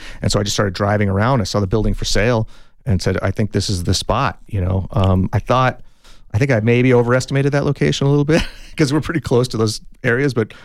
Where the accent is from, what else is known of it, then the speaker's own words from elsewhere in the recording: Tucson, Arizona, United States; And I thought Tucson, my hometown, would just be a great spot for it